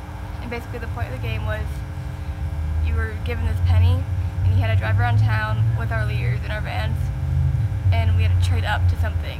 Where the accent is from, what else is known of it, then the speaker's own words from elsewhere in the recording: Round Rock, Texas, United States; I'm from Round Rock, Texas.